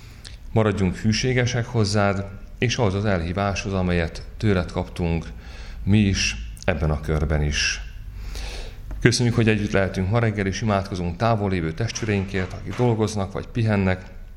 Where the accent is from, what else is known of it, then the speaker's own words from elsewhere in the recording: Hungary; Magyarországon felnőve körülbelül azt tapasztaltam